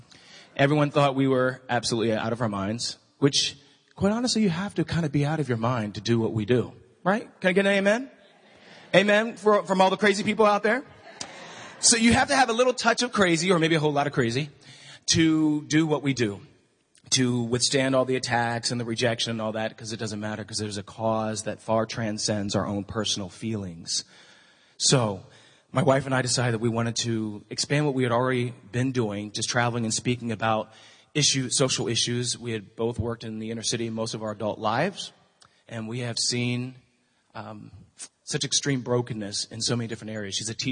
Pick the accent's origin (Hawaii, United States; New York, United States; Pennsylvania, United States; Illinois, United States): Pennsylvania, United States; So this is my family I grew up with in Lancaster County, Pennsylvania.